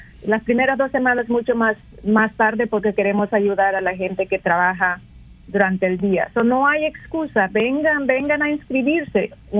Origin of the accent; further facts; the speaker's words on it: Bolivia; en mi país, yo soy de Bolivia, no tenemos ese privilegio de sentarnos con alguien para que nos ayude a buscar